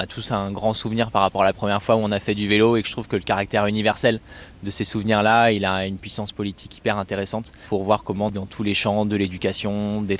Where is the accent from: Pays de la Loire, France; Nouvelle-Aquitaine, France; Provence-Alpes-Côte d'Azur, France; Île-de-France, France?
Pays de la Loire, France; Moi, je viens d'une ville qui est dans le périurbain de Nantes. Maintenant, j'essaye de me déplacer à vélo là où j'ai grandi